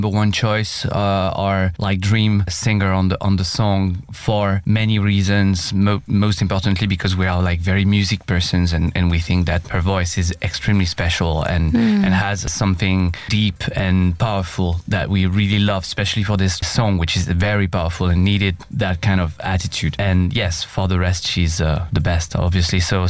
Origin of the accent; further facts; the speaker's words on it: France; English is a second language; I'm from France.